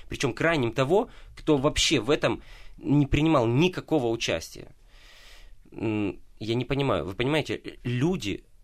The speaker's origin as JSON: {"language": "Russian", "region": "Donetsk Oblast", "country": "Ukraine", "tie": "born or raised there", "also_born_or_lived": "Russia", "lives_now": "Kyiv, Ukraine", "said": "Я сам родился в России, вырос в Донецкой области, живу уже много лет в Киеве."}